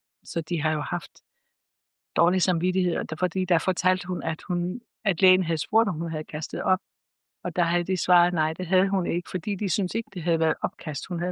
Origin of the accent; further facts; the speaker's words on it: Nordals, Region of Southern Denmark, Denmark; also born or lived in Copenhagen; og jeg er født og opvokset her på Nordals, men har boet mange år i København, hvor jeg var lærer. Så flyttede jeg tilbage hertil for 30 år siden